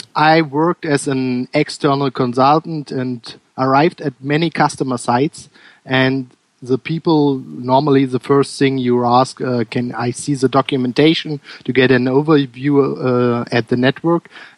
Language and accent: English; Berlin, Germany; from Berlin.